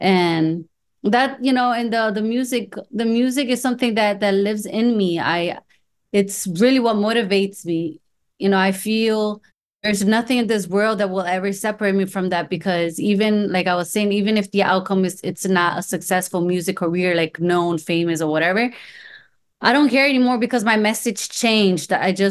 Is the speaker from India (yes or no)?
no; Orlando, Florida, United States; first language Spanish; English is a second language; I'm bored because I grew up in Orlando, and Orlando is very quiet and there's not many things to do.